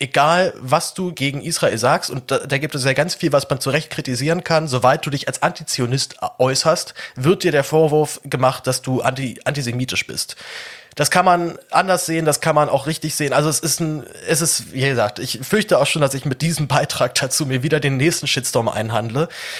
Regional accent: Germany; als Deutscher

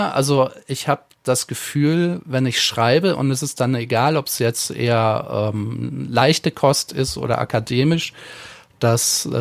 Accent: Eifel, Germany; wie mit den Dialekten in der Eifel, wo ich herkomme, wo dann von Dorf zu Dorf die Begriffe so sich ein bisschen unterscheiden

